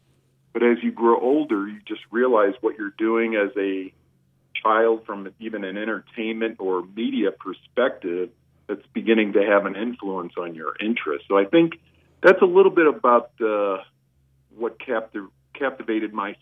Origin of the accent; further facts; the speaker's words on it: Missouri, United States; it was just something I hadn't seen growing up in Missouri.